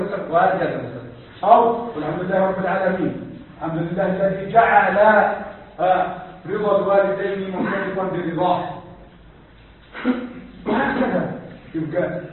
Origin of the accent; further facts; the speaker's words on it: Upper Egypt, Egypt; انا صعيدي